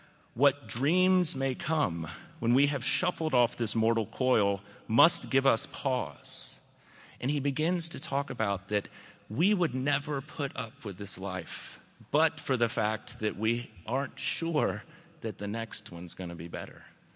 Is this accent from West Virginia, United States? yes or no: no; Baton Rouge, Louisiana, United States; I grew up in Baton Rouge